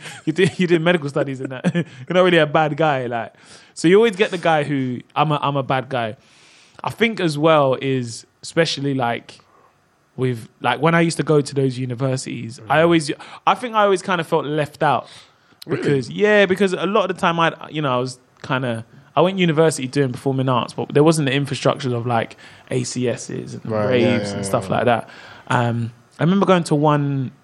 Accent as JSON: {"language": "English", "region": "London", "country": "United Kingdom", "said": "So I was like, yeah, we're from London still."}